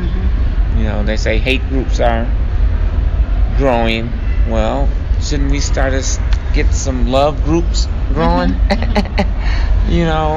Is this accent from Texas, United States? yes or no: no; Chicago, Illinois, United States; now in Minneapolis, United States; Born and raised in Chicago, though. I do want to, that's my hometown. I love Chicago. Chicago shaped me.